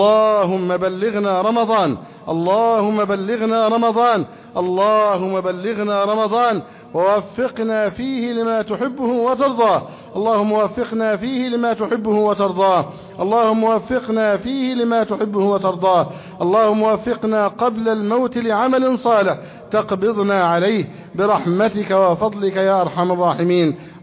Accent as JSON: {"language": "Arabic", "country": "Egypt", "said": "بلدنا مصر"}